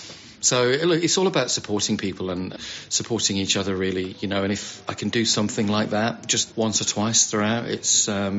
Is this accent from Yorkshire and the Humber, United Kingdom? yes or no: yes; Sheffield, Yorkshire and the Humber, United Kingdom; I'm a Yorkshire boy and I was from an Italian background, but born and raised in Sheffield.